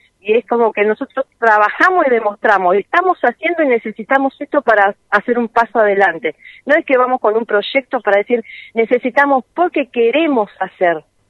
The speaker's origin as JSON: {"language": "Spanish", "country": "Argentina", "said": "he vivido en varias provincias, soy argentina, nací acá, vine a vivir ahora acá"}